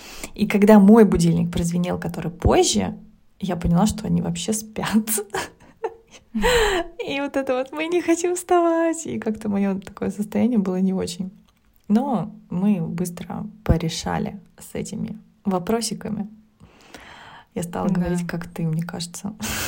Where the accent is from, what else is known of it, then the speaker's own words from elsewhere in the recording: Slovenia; и я из Словении